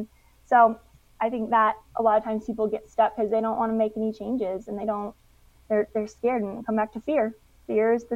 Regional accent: Arizona, United States; also born or lived in San Diego / Australia / New Zealand; And when I grew up in Arizona, I was like one of the only Christians in my high school.

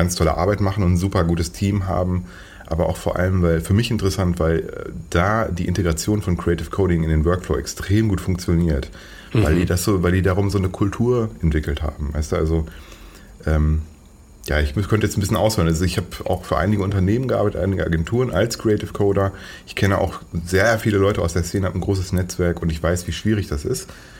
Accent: Paderborn, North Rhine-Westphalia, Germany; Es ist sehr provinziell, ziemlich langweilig. Aber ich liebe sie trotzdem, weil es meine Heimat ist

